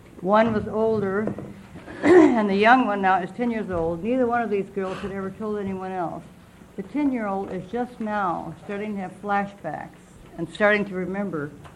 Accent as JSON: {"language": "English", "town": "Klamath Falls", "region": "Oregon", "country": "United States", "said": "from Klamath Falls."}